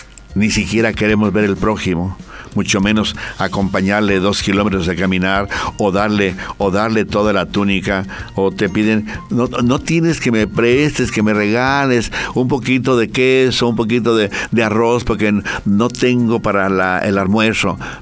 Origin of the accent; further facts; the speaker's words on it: Guadalajara, Jalisco, Mexico; now in Santa Cruz; en mi tierra, Guadalajara, caen tormenta más tormenta de rayos, Guadalajara, México.